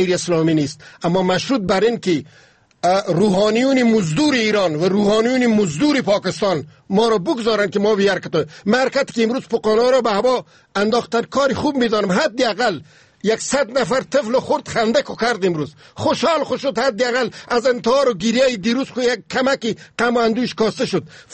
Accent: Afghanistan; ما افغان هستیم، مسلمان هستیم، یک ملت هستیم

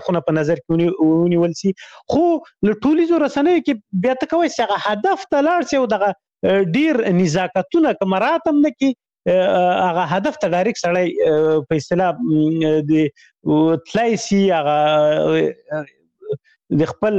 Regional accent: Khyber Pakhtunkhwa, Pakistan; moved away; مشهور کمپو، زه په غو کې لوی سوی یم

